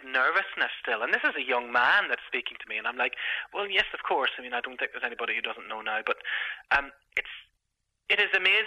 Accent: Belfast, Northern Ireland, United Kingdom; in Belfast, and hopefully some of your listeners may know about that.

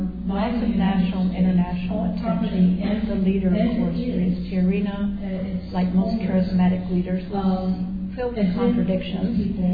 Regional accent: Oklahoma, United States; I'm from Oklahoma, and I've driven through on Highway 66 many times back and forth, but I didn't know anyone personally in New Mexico.

